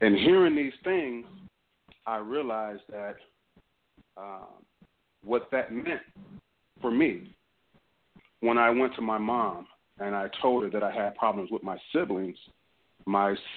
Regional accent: Oakland, California, United States; also born or lived in Ohio; I was born in Ohio in 1964. At the age of one, my family migrated to Oakland, where I eventually grew up.

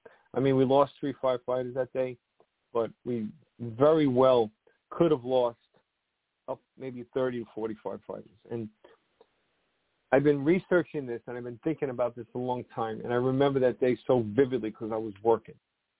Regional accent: Woodside, New York, United States; I grew up with Joe. He was in Astoria. I grew up in Woodside.

